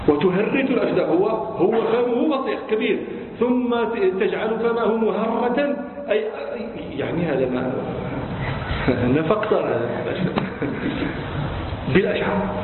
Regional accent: Morocco; أنا مغربي، أنتم تفسرون لابن اللبون، أنا ما أعرفه إلا في الشعر، ما أراه في الرباط.

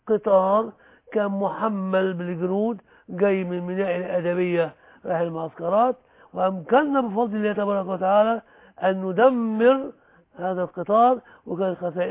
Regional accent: Egypt; انا ابن مصر وبحب مصر وروحي كلها فداء لمصر

